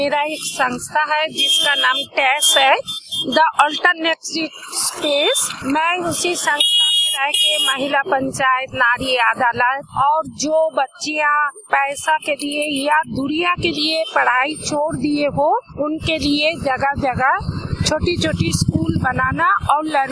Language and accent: Hindi; Kolkata, West Bengal, India; now in Uttar Pradesh, India; मेरा इस समय 62 साल उम्र है। मैं कोलकाता में बड़ी हुई और यूपी में शादी हुआ